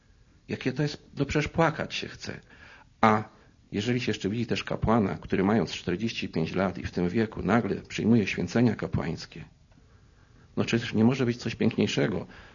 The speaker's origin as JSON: {"language": "Polish", "region": "Silesian Voivodeship", "country": "Poland", "lives_now": "Berlin, Germany", "said": "Ja pochodzę ze Śląska i mnie w domu nauczono modlitwy."}